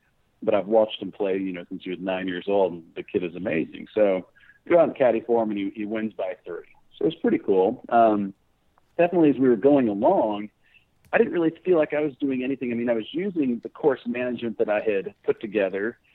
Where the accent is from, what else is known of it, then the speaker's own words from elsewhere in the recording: Dallas, Texas, United States; but since I'm from Dallas, I'm certainly keenly aware that quite a few great players have been coming out of Dallas